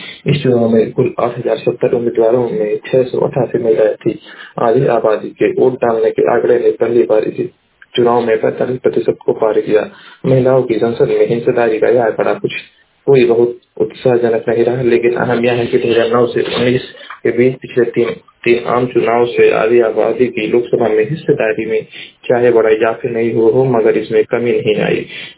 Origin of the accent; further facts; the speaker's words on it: Maharajganj, Uttar Pradesh, India; मैं जिला महाराजगंज का निवासी हूँ।